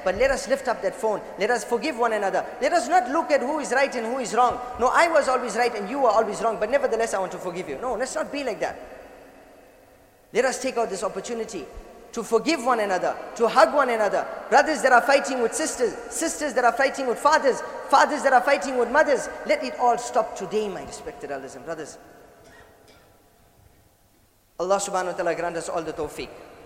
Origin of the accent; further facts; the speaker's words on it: South Africa; No, I'm not an Indian, I'm a South African.